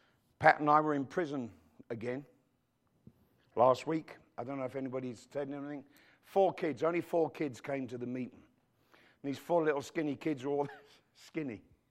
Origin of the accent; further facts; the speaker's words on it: England, United Kingdom; I'm English